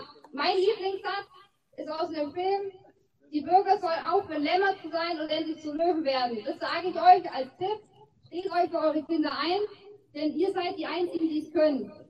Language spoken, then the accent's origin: German; Aichach-Friedberg, Bavaria, Germany; Ich komme aus Eichhardt-Friedberg.